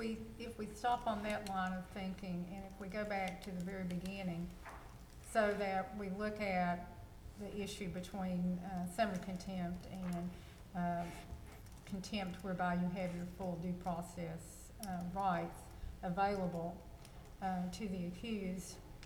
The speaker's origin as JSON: {"language": "English", "region": "Virginia", "country": "United States", "said": "You know, I'm from Southwest Virginia, so I'm going to butcher it."}